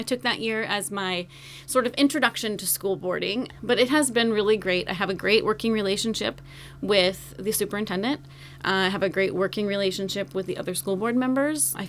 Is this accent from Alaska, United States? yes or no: yes; Wrangell, Alaska, United States; I was raised in Wrangell my whole life. We moved here in 1989.